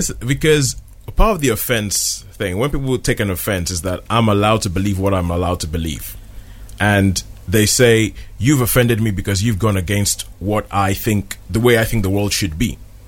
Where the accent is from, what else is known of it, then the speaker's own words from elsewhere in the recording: Nigeria; now in United Kingdom; I grew up in Nigeria, came to England from 1996